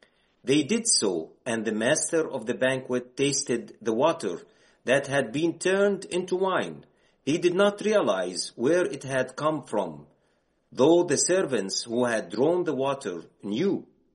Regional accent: Jerusalem, East Jerusalem, Palestine; English is a second language; So I grew up in this context full of hatred, full of segregation. I grew up in East Jerusalem.

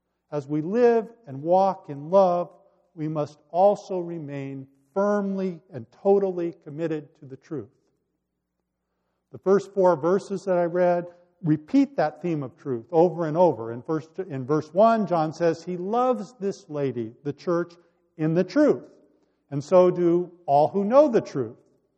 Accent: Santa Monica, California, United States; I grew up in Santa Monica, California. I probably wasn't paying attention when we talked about our city's history in school

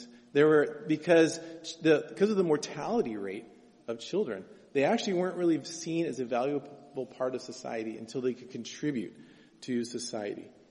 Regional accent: Medford, Oregon, United States; When I was younger, I grew up in Medford down in southern Oregon, and I had a lot of family around.

